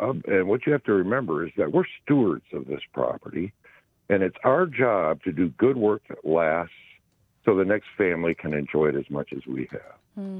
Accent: Iowa, United States; So I grew up in Iowa, not too far from South Dakota.

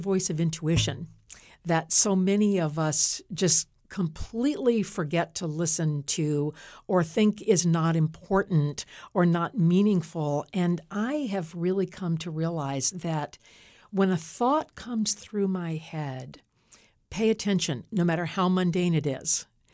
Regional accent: Louisiana, United States; And I grew up in Louisiana, where, I don't know, I think that there's something about that culture of storytelling, particularly with all the Southern dialect, that is particularly meaningful to me.

